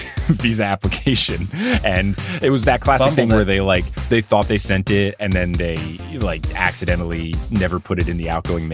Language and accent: English; New Jersey, United States; When I talk to people from not America and I say I'm from New Jersey, people will be like, oh, that's great because it's so close to New York.